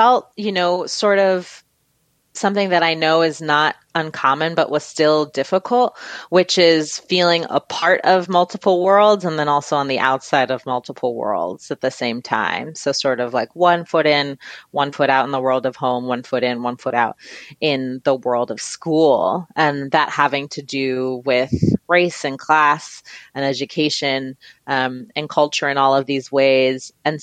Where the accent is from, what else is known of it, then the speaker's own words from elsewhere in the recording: Brooklyn, New York, United States; I grew up in Fort Greene, Brooklyn.